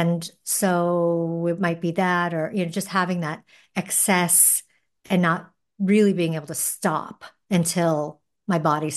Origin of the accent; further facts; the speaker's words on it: New Hampshire, United States; I grew up in New Hampshire, so small town nature is I'm used to that.